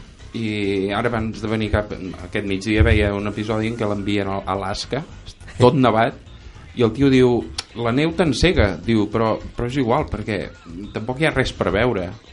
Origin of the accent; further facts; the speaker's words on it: Barcelona, Catalonia, Spain; jo sóc barceloní, no sóc jardiner